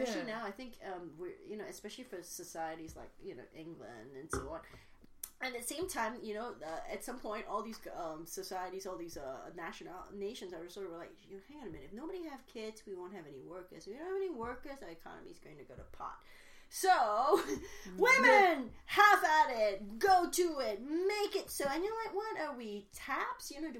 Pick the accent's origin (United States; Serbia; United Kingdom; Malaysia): Malaysia; So I grew up in Malaysia. My father was the 16th son. My grandfather had 18 sons.